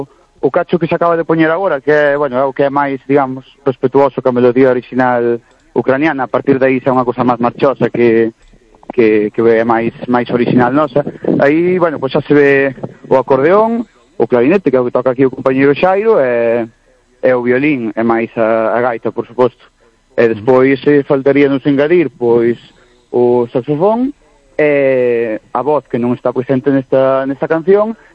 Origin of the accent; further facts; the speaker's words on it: Santa Comba, Galicia, Spain; dos dous que somos de Santa Comba